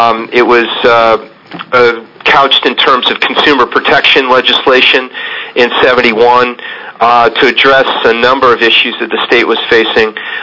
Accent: California, United States; I'm not an East Coast resident originally. I'm from California.

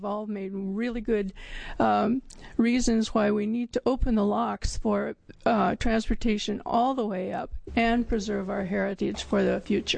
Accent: Sherwood, Oregon, United States; from Sherwood, Oregon.

